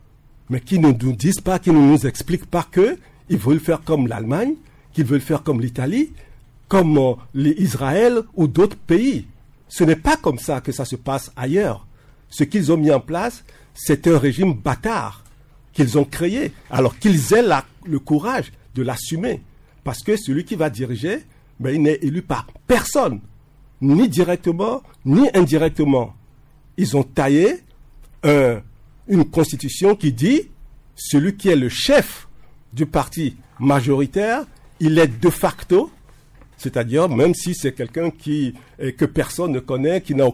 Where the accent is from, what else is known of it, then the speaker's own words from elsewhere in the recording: Togo; Nous sommes au Togo, nous sommes des Togolais.